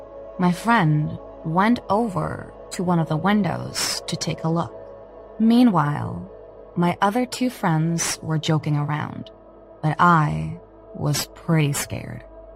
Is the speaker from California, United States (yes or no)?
no; New York, United States; Since we are all from New York, Bennett College was perfect for our video.